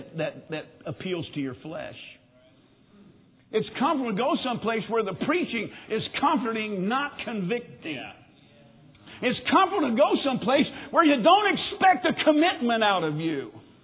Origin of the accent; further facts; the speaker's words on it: Kansas, United States; I said, well, growing up in Kansas with nothing to block the wind in the middle of the winter, 20 below, wind chill factor of 40 below